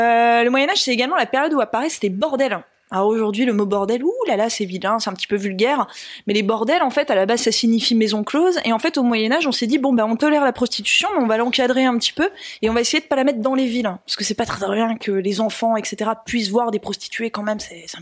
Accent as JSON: {"language": "French", "region": "Bourgogne-Franche-Comté", "country": "France", "said": "Je viens de Franche-Comté"}